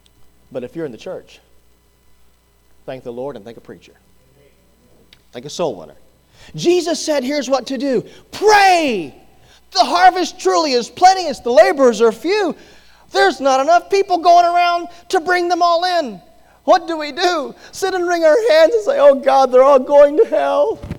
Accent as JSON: {"language": "English", "region": "Hawaii", "country": "United States", "tie": "born or raised there", "said": "I grew up in Hawaii, so I know people look at Hawaii."}